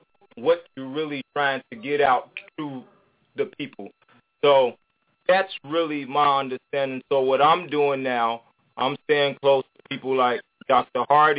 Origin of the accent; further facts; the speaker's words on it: Israel; I was raised actually again in Israel